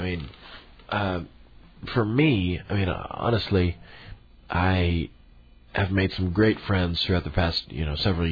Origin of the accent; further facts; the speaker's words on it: Topeka, Kansas, United States; now in Hallsville, United States; Well, I'm from Topeka, Kansas originally, but I've lived here in Mid-Missouri for a good little while now, since about 01, I believe.